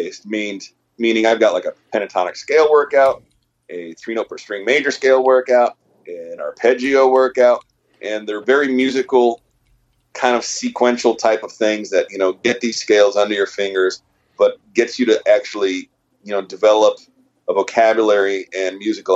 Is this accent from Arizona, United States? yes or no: no; Fairfax, Virginia, United States; I went to school in Pittsburgh, but I grew up living right outside of Washington, D.C. in Fairfax, Virginia.